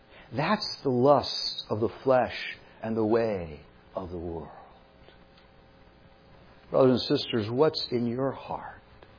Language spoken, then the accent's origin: English; California, United States; I'm from Southern California. You've already gotten that figured out. I grew up not far from Hollywood.